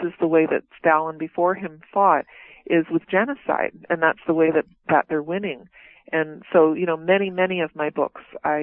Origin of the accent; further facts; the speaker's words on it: Brantford, Ontario, Canada; my hometown of Brantford, Ontario.